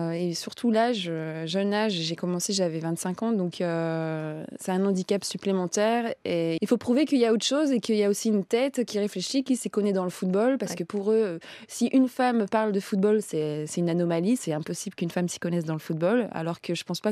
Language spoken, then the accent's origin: French; Clermont-Ferrand, Auvergne-Rhône-Alpes, France; born there; J'ai fait le pôle espoir de volleyball à Rion parce que je suis née à Clermont-Ferrand.